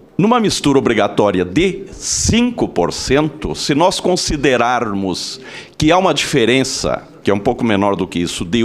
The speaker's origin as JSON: {"language": "Portuguese", "town": "Erebango", "region": "Rio Grande do Sul", "country": "Brazil", "tie": "born or raised there", "said": "eu sou natural de Erebango, interior do Rio Grande do Sul, que tem 3 mil habitantes"}